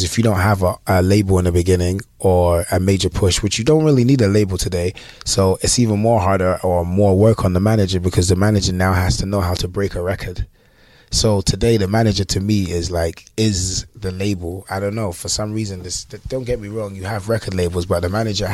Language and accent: English; London, United Kingdom; moved away; also born or lived in New York, United States; So, I moved from London in 2008 to New York. Then I was in New York for about 5 years.